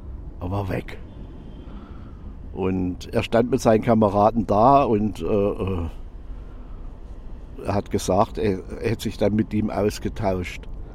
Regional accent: Bad Salzungen, Thuringia, Germany; wir hatten dann in Bad Salzung, wo ich herstamme, eine kleine Werkstatt gehabt.

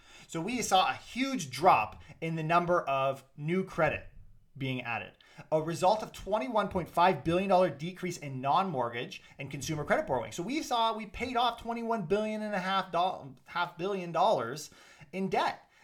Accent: Canada; So to the consumer, right? So us as a Canadian

